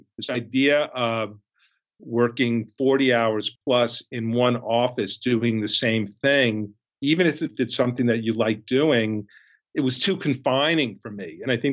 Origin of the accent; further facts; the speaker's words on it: Queens, New York, United States; So I grew up in Queens in an apartment building. I mean, it was very Woody Allen-esque, actually